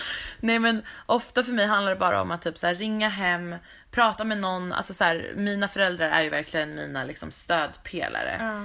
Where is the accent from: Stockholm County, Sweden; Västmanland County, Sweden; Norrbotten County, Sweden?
Stockholm County, Sweden; Stockholm; medans mina kompisar hemma i Stockholm bara liksom, helt plötsligt var de typ vuxna